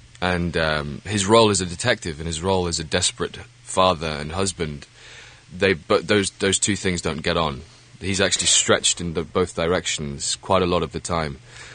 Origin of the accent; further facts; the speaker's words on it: Wales, United Kingdom; And that's not my background at all. Because I'm Welsh, actually.